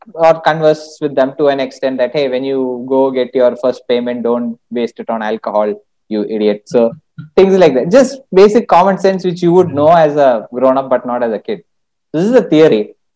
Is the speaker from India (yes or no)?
yes; Kerala, India; first language Malayalam; English is a second language; people will identify you as a Kannadiga or me as a Malayali.